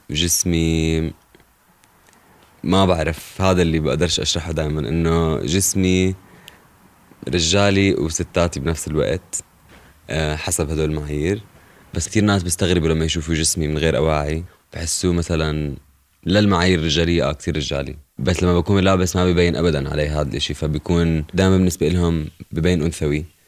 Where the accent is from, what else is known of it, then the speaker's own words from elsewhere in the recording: Irbid, Irbid Governorate, Jordan; also born or lived in Zarqa / Amman; ربيت بالأردن بإربد وبالزرقة وبعمان